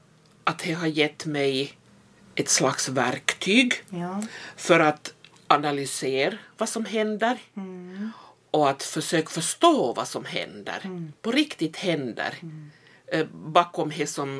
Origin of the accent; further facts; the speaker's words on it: Larsmo, Ostrobothnia, Finland; och är född och uppvuxen i Larsmo.